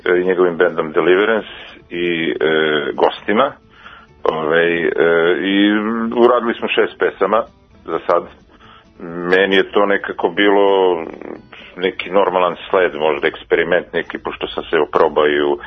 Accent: Serbia; ja kao Srbin i pravoslavac sam to transponovao u naš kosovski

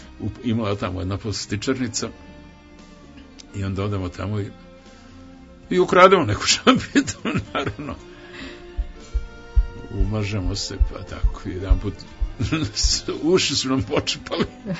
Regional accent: Belgrade, Serbia; also born or lived in Rašica; kao dete sam već doveden u Beograd, tako da ja za sebe vrlo često kažem da sam dete sa Slavije. Jer je otac pre Drugog svjetskog rata već bio u Beogradu, pa smo onda došli, imali smo kuću na Slaviji i tamo smo živali.

